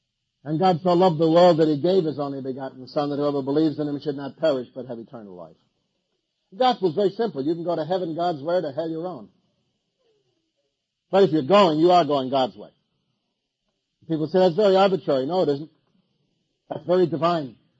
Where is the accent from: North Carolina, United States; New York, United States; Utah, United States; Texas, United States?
New York, United States; Brooklyn; I come from Brooklyn. My neighborhood, there are only two kinds of people, the quick and the dead.